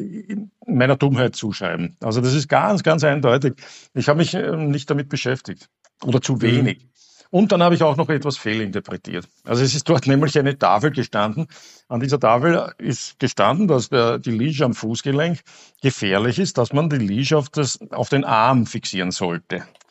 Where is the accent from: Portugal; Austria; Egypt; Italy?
Austria; also born or lived in Maldives / Thailand; als typischer Österreicher